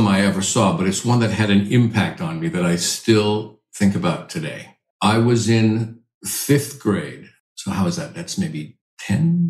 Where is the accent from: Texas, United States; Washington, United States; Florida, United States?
Washington, United States; I make wine in my home state of Washington, where I grew up on the east side.